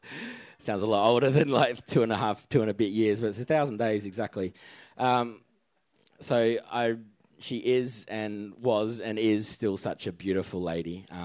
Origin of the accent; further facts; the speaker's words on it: Adelaide, South Australia, Australia; So that's where I came from. So that's in Adelaide as well, by the way. I grew up in the Seventh-day Adventist Church. So always grew up in a Christian household.